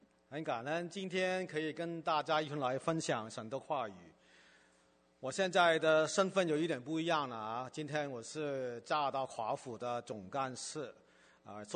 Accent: Hong Kong; 我在香港长大，我在香港长大的时候大概70年代吧，那个时候我在念中学，还没有改革开放

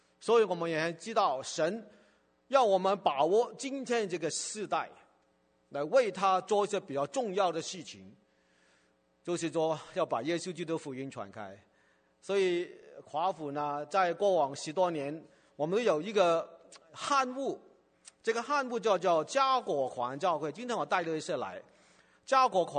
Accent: Hong Kong; 我在香港长大，我在香港长大的时候大概70年代吧，那个时候我在念中学，还没有改革开放

